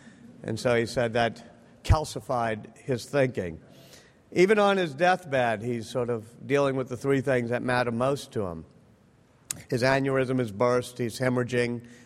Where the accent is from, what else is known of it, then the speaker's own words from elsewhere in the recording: Louisiana, United States; You know, when I grew up in Louisiana, my grandfather said to me, there are two types of people that come out of Louisiana, preachers and storytellers.